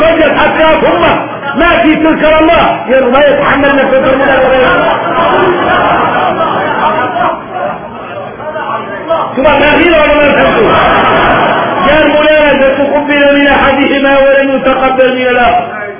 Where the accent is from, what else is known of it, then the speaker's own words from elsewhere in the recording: Mauritania; نحن موريتاني